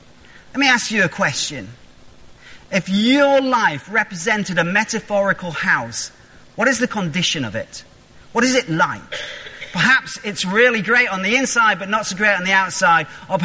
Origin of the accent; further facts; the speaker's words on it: Knaresborough, Yorkshire and the Humber, United Kingdom; So when I grew up in Knaresborough, and at the end of our road was this old derelict house